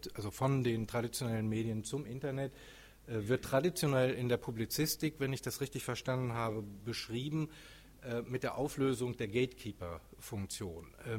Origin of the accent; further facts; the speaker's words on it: Dortmund, North Rhine-Westphalia, Germany; Weil in meiner Heimatstadt Dortmund ist ja eine Zeitung quasi gänzlich aufgelöst worden.